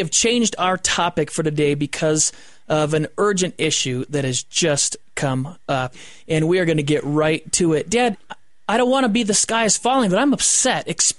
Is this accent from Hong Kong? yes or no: no; California, United States; You're a former Californian. I was born and raised in California.